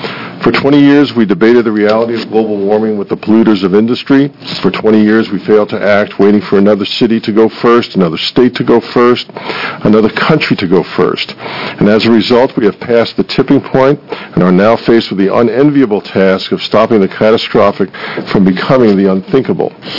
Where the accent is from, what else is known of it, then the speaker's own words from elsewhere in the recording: Roseburg, Oregon, United States; I'm from Roseburg, Oregon.